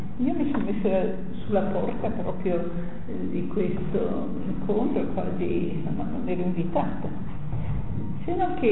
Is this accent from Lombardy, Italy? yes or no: yes; Brescia, Lombardy, Italy; Io sono di Brescia